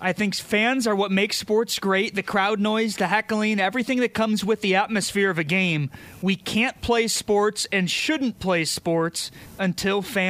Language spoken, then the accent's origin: English; Detroit, Michigan, United States; Guys, I'm from Detroit. I'm used to watching sports with no fans in the arena.